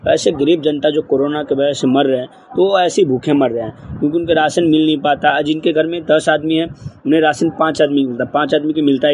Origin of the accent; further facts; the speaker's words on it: Bihar, India; बिहार से।